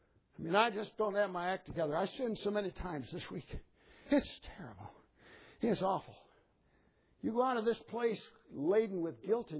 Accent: Midwest, United States; also born or lived in South Carolina; But I grew up in the Midwest.

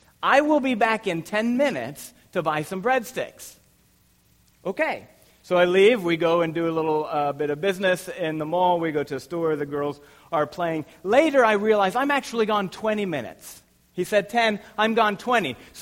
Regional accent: Wyoming, United States; Now, I'm from Wyoming. I don't know anything about life in the inner city of a big city.

